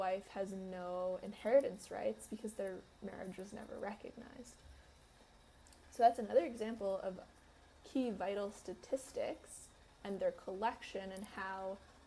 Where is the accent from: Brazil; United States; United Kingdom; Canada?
Canada; This, as a Canadian, is not something I ever really questioned at all.